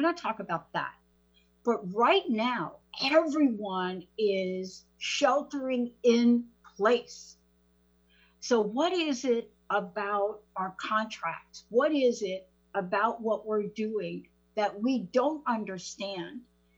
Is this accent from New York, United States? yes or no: yes; New York, United States; accent: New York